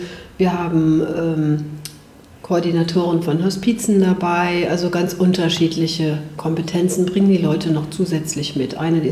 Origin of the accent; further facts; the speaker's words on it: Bergisch Gladbach, North Rhine-Westphalia, Germany; Ja, ich bin aus Bergisch Gladbach. Da arbeite ich auch mit meinem Projekt.